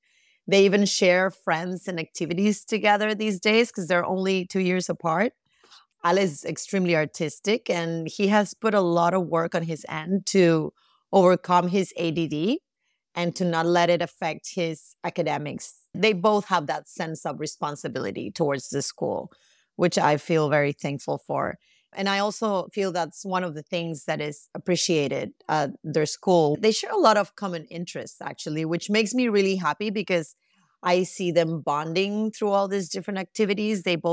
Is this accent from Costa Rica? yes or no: yes; Costa Rica; moved away as an adult; at that point, the father and I were still together and we decided to move to Costa Rica because it was my home country.